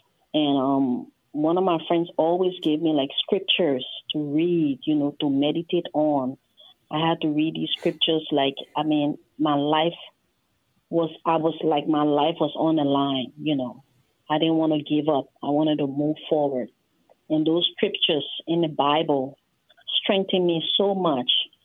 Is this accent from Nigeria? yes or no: no; Monrovia, Montserrado, Liberia; now in United States; Yes, I'm from Monrovia, Liberia, West Africa. And it's a beautiful country, predominantly a Christian nation, but they also have Muslims and other group of people